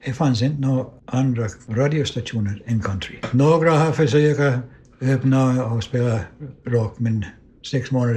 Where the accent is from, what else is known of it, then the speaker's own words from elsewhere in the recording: Sault Ste. Marie, Ontario, Canada; Och speciellt just där i min hemstad. Det gränsar till USA. Det är bara en bro över, en kilometer lång. Så kommer man till en stad som har samma namn, Sault Ste. Marie, men Michigan, USA.